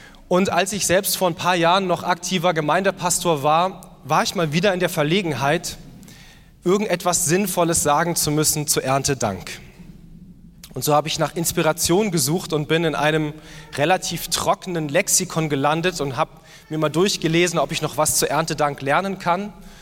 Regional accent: Bavaria, Germany; Ich komme aus Bayern, deswegen Männer in Tracht, Frauen mit Blumenkränzen im Haar.

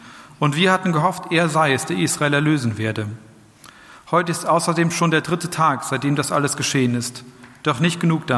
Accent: North Rhine-Westphalia, Germany; Und überhaupt bin ich ja hier auch in der Region aufgewachsen. Und ich kenne ja so die Dörfer und ich weiß ja, wie die Mentalität ist und wie der Oberberger so tickt.

